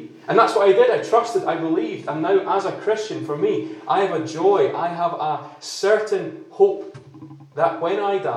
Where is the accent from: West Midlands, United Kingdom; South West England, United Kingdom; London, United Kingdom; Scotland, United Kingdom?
Scotland, United Kingdom; I'm also from Fife, so I live in a little village called Kelty. It's about half an hour from here and I am a Christian too.